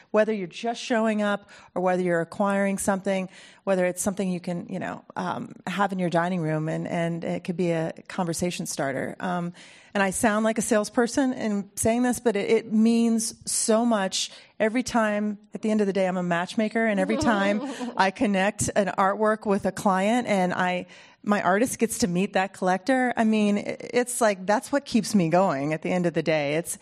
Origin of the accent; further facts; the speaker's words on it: Ohio, United States; I grew up in Ohio in a place that was completely devoid of culture, unless you count sports